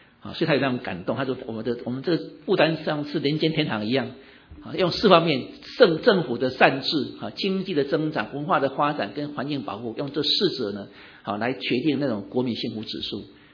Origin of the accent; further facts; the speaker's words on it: Taiwan; now in United States; 我小的时候在台湾，那时候五零代的话，就将来长大以后到美国去